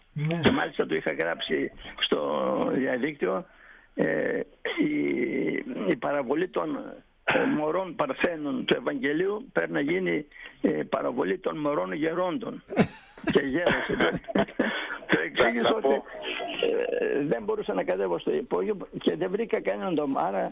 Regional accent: Deskati, Thessaly, Greece; Εάν ασχοληθώ με τη Θεσσαλία, και τη Δασκάτη το χωριό μου, κάτι θα προσφέρω

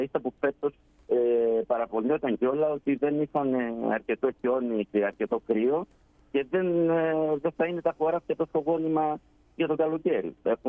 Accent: Macedonia, Greece; now in abroad; εμεί είμαστε Μακεδόνες, ούτε και εμεί δεν του ξέρουμε.

